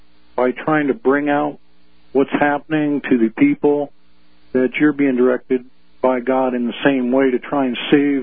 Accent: New York, United States; Well, I'm from New York, but I'm just calling you from Connecticut.

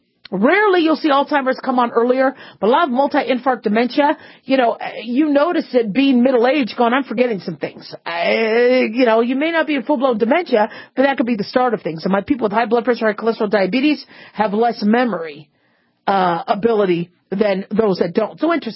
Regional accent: Phoenix, Arizona, United States; Chandler, if I remember, because I grew up in Phoenix, I think Chandler is to the south.

